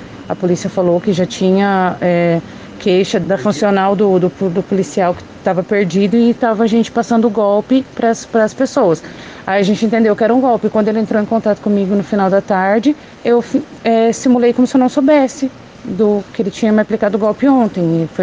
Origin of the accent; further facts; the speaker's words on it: Céu Azul, Paraná, Brazil; a gente ofereceu para trazer até Cascavel, porque nós somos de Céu Azul.